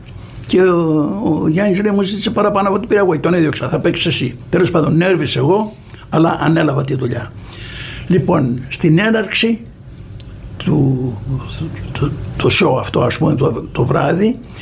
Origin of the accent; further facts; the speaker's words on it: Kalamata, Peloponnese, Greece; Είμαι ή δεν είμαι από τα Άγια Χώματα.